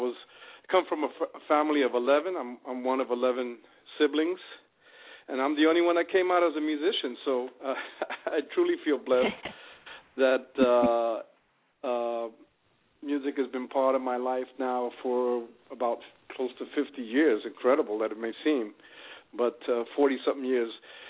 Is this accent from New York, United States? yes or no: yes; New York City, New York, United States; in the 60s when I was a young kid growing up in the Bronx, New York.